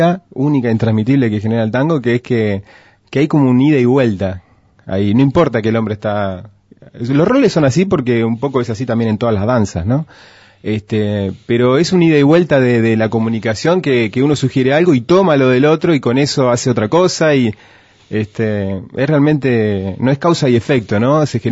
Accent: Uruguay; yo soy más uruguayo que todos

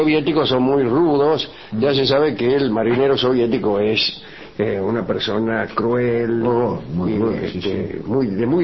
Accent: Russia; Pero digo, yo soy ruso, a mí cuando veo una puerta la abro.

